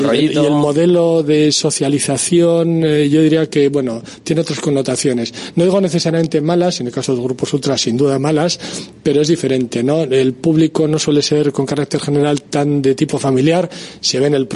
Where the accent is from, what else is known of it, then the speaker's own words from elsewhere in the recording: Bilbao, Basque Country, Spain; cuando dices, ¿de dónde eres? De Bilbao.